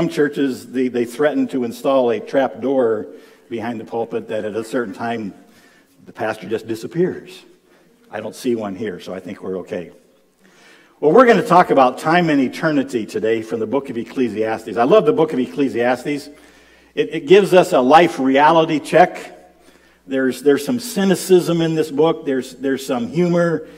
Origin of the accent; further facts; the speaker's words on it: Colfax, Iowa, United States; I'm from Colfax, Iowa.